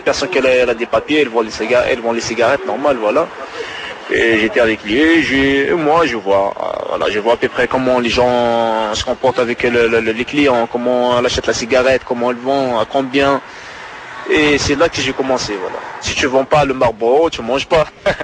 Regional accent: Kabylie, Algeria; now in Paris, France; j'ai 23 ans, je viens de l'Algérie, de la Grande Kabylie en fait.

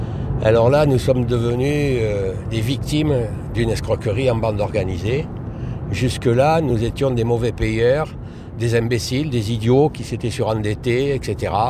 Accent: Le Thor, Provence-Alpes-Côte d'Azur, France; born there; Je suis né au Thor, il y a un certain nombre de décennies, on va dire comme ça. Et puis, j'ai pas mal navigué un petit peu dans toute la France pour les besoins du métier, quoi.

